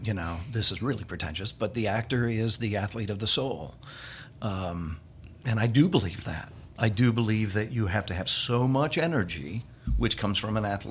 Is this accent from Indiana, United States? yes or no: yes; Fort Wayne, Indiana, United States; also born or lived in Chicago; So, and I'm originally from Fort Wayne. So that kind of puts me back to my Hoosier roots.